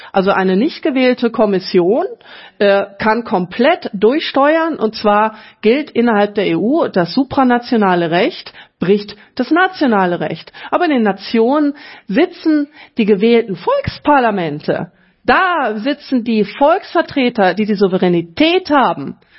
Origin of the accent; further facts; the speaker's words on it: Germany; ich bin eben keine Journalistin, ich bin deutsche Politikerin